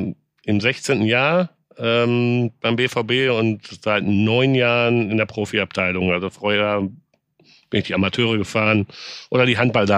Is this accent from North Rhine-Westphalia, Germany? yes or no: yes; Dortmund, North Rhine-Westphalia, Germany; Ich bin Dortmunder.